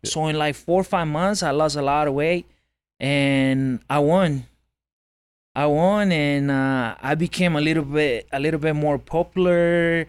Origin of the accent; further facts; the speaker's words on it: Guadalajara, Jalisco, Mexico; now in United States; For the people that don't know, I was born and raised in Mexico. I came to the States in 2014, 10 years ago.